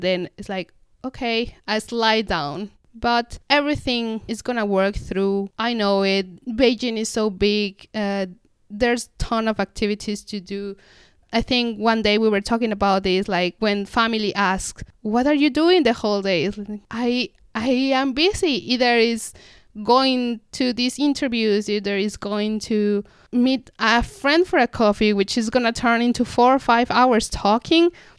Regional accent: Mexico City, Mexico; English is a second language; Like, I'm from Mexico City, and it's really international

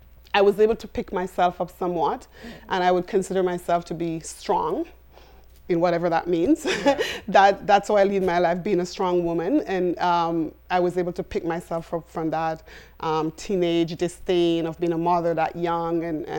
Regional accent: Jamaica; also born or lived in Antigua; So I lived in Antigua for a while. But growing up in Jamaica, as a young girl

